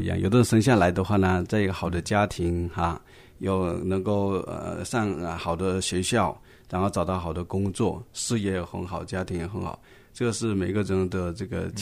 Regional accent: Chaozhou, Guangdong, China; 那我们潮州话有一句话，蛮有意思的

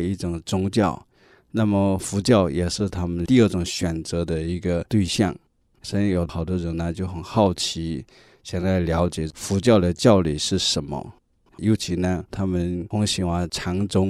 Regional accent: China; now in Canada; 我们作为一个中国人，虽然有时候说我不是信佛的

